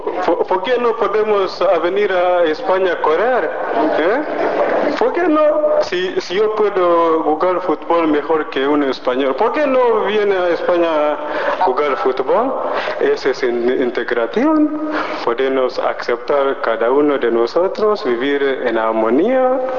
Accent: Kenya; Spanish is a second language; Como yo estoy aquí para estudiar, probablemente voy a volver en mi país para ayudar a otros. En mi país tenemos españoles que viven en Kenia, ¿sí?

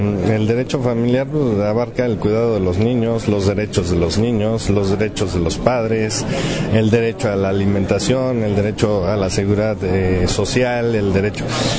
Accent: Mexico; pues a nosotros como mexicanos siempre decimos, políticamente hablando, somos un desastre

